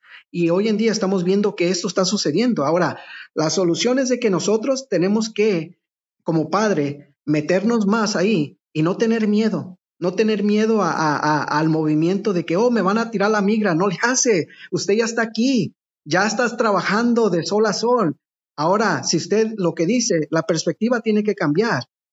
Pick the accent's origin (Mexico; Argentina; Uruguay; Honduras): Mexico; Cuando hablamos de que venimos de México, venimos de nuestros países, a un país lleno